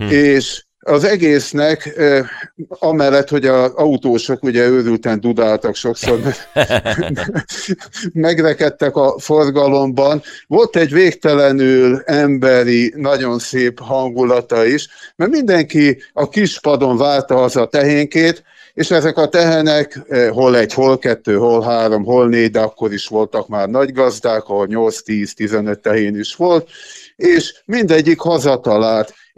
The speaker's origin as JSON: {"language": "Hungarian", "town": "Gyöngyös", "region": "Heves", "country": "Hungary", "said": "Én gyöngyösi származású vagyok, mátrai. Ennek ellenére a választott szülőhazám Szabolcs-Szatmár Bereg megye"}